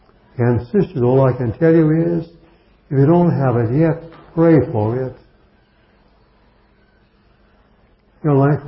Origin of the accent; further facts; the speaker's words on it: United States; He was from Germany. I was from the States. My German is not so good.